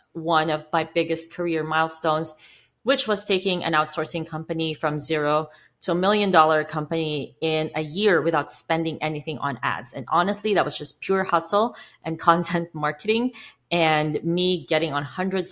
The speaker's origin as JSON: {"language": "English", "country": "Philippines", "tie": "born or raised there", "said": "So a lot of you people may know my personal story of how I grew up poor in the Philippines and how that is a very different experience from growing up poor in a more developed country."}